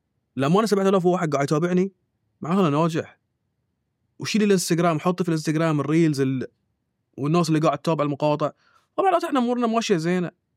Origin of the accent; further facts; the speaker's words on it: Bahrain; الناس ما أنت بحريني، أنا بحريني وكلنا نحب البحرين